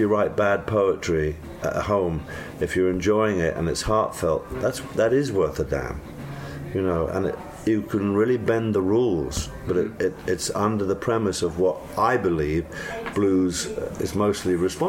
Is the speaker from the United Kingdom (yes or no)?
yes; England, United Kingdom; We as young English lads were very unfairly, I think, oh, don't go out in the street in New York, you're going to get mugged.